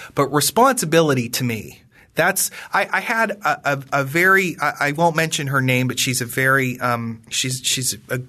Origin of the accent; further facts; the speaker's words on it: Pennsylvania, United States; I come from Western Pennsylvania, which was the home of the Whiskey Rebellion, and that's sort of in my bones and in my blood, I think.